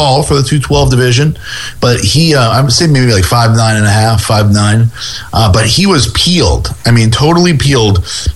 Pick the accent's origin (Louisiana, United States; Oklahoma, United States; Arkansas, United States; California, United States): Louisiana, United States; New Orleans; I'm from New Orleans, and there's plenty of culture. I'm familiar with the Louisiana culture.